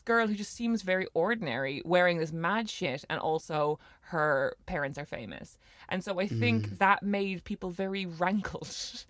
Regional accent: Ireland; I remember growing up in Ireland

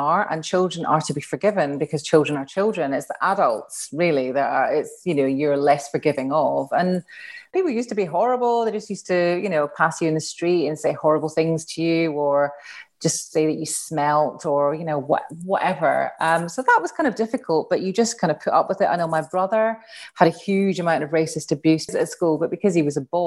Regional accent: Glasgow, Scotland, United Kingdom; so I was born in 1971. The 70s and the 80s were kind of my formative years. I grew up in Glasgow as well

